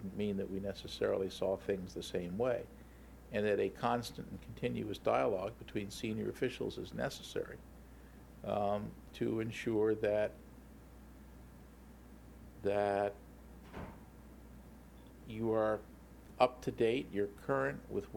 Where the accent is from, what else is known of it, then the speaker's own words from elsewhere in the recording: United States; It's an honorary knighthood because I'm American, but yes, I was.